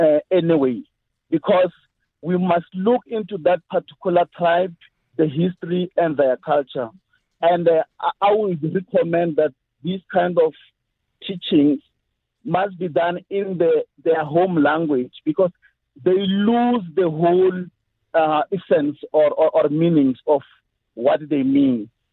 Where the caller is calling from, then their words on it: Giyane, Limpopo, South Africa; I'm calling from Giyane, Lukhona.